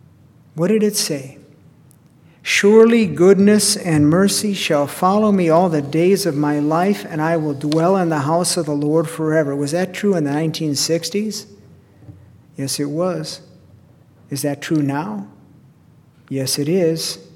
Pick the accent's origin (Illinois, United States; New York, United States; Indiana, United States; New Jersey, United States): Illinois, United States; Chicago; I grew up in Chicago. I remember the Democratic Convention and the rioting that went on there, all of that stuff.